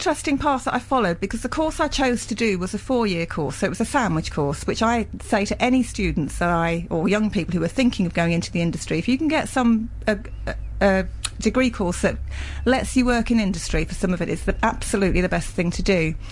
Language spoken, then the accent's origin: English; London, United Kingdom; And in the house where I was born, she still lives there. But it is Essex. It's an Essex postcode, but it's on the end of the district line, so it's a London borough. So I class myself as a Londoner rather than Essex.